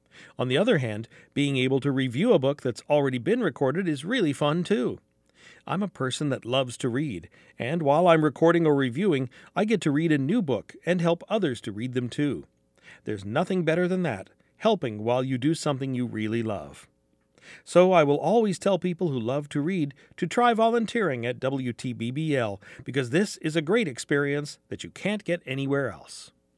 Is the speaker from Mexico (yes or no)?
yes; Mexico; now in United States; I'm from Mexico and currently volunteering